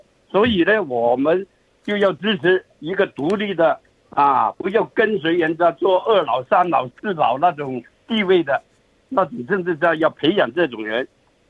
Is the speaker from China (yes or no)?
no; Australia